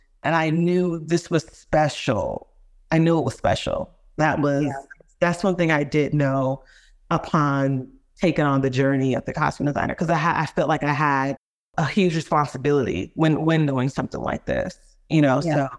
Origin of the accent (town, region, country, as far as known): Washington, District of Columbia, United States; born or raised there; now in Los Angeles, United States